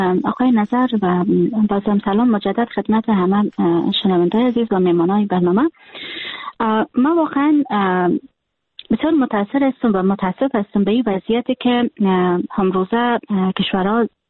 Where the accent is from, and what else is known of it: Afghanistan; born or raised there